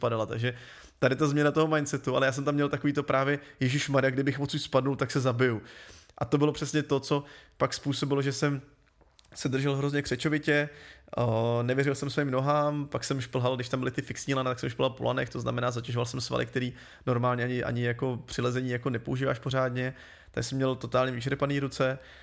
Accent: Pardubice, Pardubice Region, Czechia; prostě jsem z Pardubic a tam to je placka na zemi, takže tam jako tě to láká do těch hor úplně přirozeně

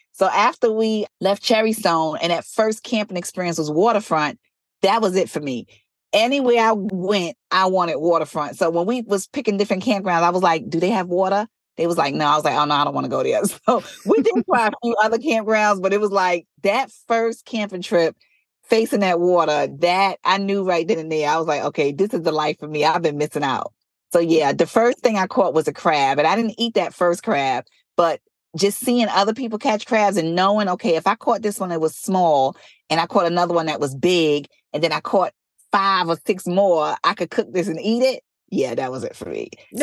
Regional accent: Brooklyn, New York, United States; now in Virginia, United States; So I'm originally a city girl. I'm from Brooklyn, East New York. I grew up very fast paced. New York is very populated.

